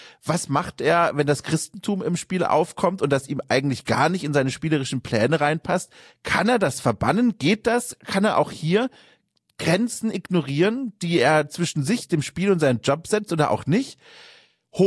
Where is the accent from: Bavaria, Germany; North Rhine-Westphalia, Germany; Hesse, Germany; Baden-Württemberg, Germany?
Bavaria, Germany; Ich bin aufgewachsen in Süddeutschland, in Franken, in einem kleinen Dörfchen und wurde dort herangeführt, quasi von Kindesbeinen an die Welt der katholischen Kirche.